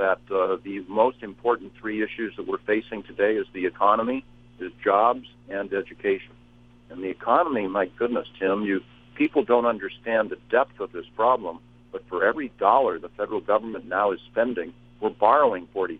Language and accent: English; Los Angeles, California, United States; I was raised in the Los Angeles area and then went to UCLA.